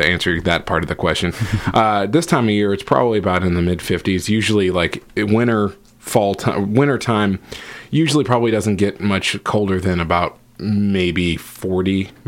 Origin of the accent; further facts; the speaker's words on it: Menlo Park, California, United States; I'm from a city called Menlo Park, which is right in smack dab in the middle of the Bay Area. 30-45 minutes south of San Francisco, north of San Jose